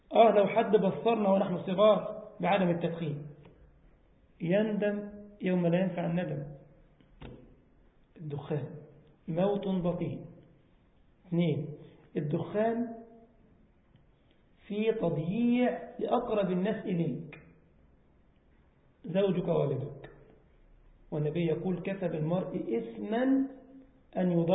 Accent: Egypt; مستشفى اسمها الدمرداش في العباسية عندنا في مصر في قسم الجراحة

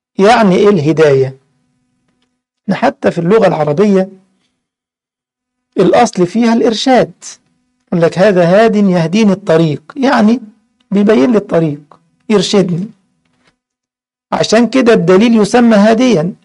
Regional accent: Egypt; now in Germany; بنقوله عندنا في مصر نافيجيشن، هنا بتقوله في ألمانيا نافيجاتسيون

